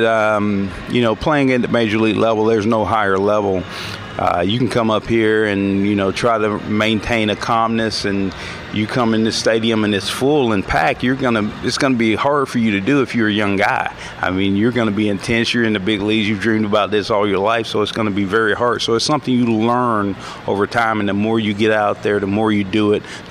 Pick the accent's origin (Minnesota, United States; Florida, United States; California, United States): Florida, United States; You know, I'm from Florida. Right before a hurricane hits, there's a calmness in the rain.